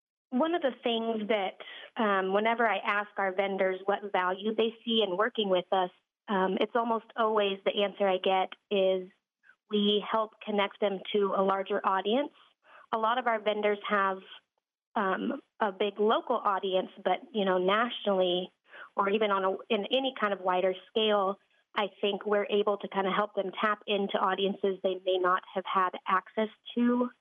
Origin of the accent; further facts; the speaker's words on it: Nebraska, United States; Like, I grew up in Southeast Nebraska.